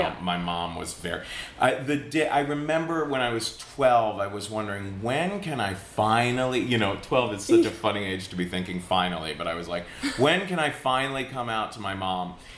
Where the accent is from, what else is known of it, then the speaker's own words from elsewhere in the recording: Cincinnati, Ohio, United States; So I grew up in Cincinnati, Ohio, which is very Republican.